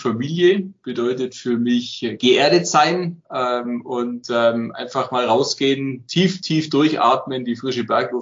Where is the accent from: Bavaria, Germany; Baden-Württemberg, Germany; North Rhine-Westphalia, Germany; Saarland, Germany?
Bavaria, Germany; Es ist einfach sowas von schön bei uns im Allgäu.